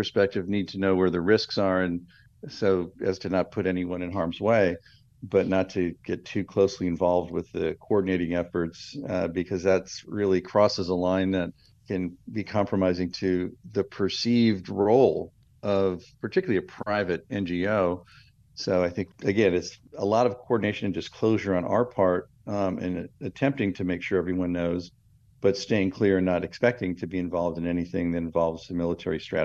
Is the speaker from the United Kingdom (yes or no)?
no; United States; But we're still American, and we definitely, you know, check in and disclose what we're doing.